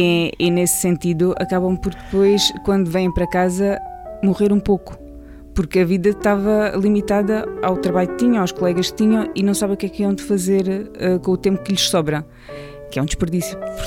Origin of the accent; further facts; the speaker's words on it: Évora, Alentejo, Portugal; born there; also born or lived in Estremoz; Eu nasci em Estremoz, em 1978. E, quer dizer, não foi bem em Estremoz, foi em Évora, porque naquela altura as crianças iam nascer ao Hospital de Évora, já não nasciam em casa, mas no Alentejo.